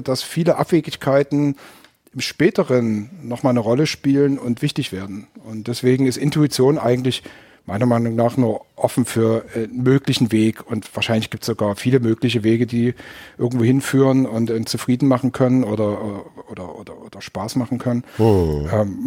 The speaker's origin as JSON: {"language": "German", "town": "Dresden", "region": "Saxony", "country": "Germany", "tie": "born or raised there", "said": "deswegen sind wir umgezogen, sind dann 80 in Dresden gewesen. Und deswegen bezeichne ich mich auch als Dresdner, weil ich da quasi die prägenden Jahre letztendlich auch als Teenager und so dann natürlich entsprechend gelebt habe."}